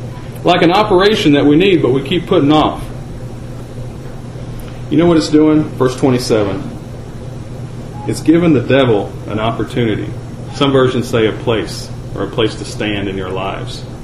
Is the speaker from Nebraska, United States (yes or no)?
no; Alabama, United States; I'm from Alabama.